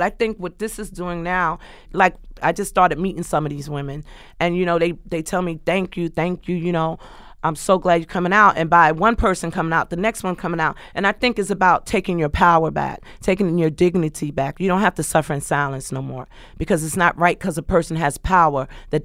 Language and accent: English; Bronx, New York, United States; as a black female growing up in the Bronx, where everybody thought, you know, like, it's nothing there.